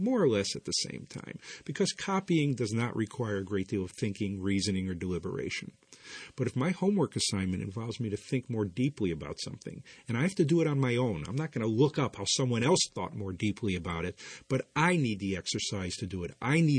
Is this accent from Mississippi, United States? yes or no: no; Chicago, Illinois, United States; I grew up in Chicago, and I used to live near the elevated track